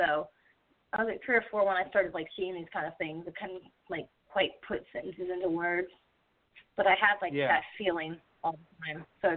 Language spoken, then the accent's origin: English; Williamsburg, Virginia, United States; I grew up in Williamsburg.